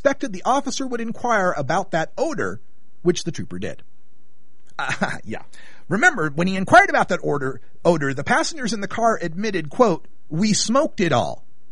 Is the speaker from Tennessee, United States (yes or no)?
no; Oregon, United States; driving 53 miles per hour over the speed limit in a hot-boxed car on the main north-south freeway in my home state is not necessarily reckless driving.